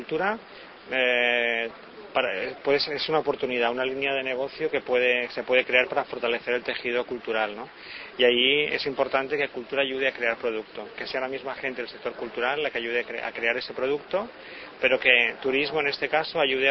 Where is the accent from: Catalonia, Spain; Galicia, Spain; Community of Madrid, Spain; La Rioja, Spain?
Catalonia, Spain; Barcelona; now in Uruguay; por ejemplo yo que soy de Barcelona, ¿no?